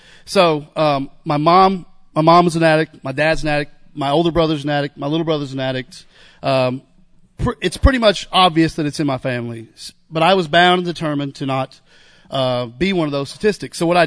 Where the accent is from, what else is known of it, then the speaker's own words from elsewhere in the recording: Kentucky, United States; So I grew up in Eastern Kentucky, in a broken home.